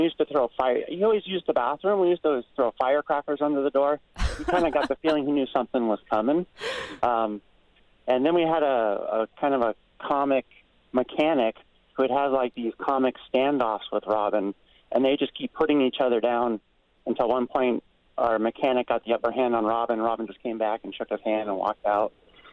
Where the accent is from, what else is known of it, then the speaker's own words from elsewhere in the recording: California, United States; Hi. I grew up in Marin County and used to own a bike shop there.